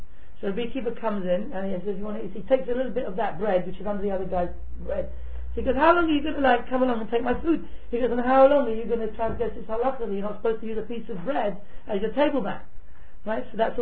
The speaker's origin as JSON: {"language": "English", "region": "England", "country": "United Kingdom", "said": "Being English people, being a Sephardi as well"}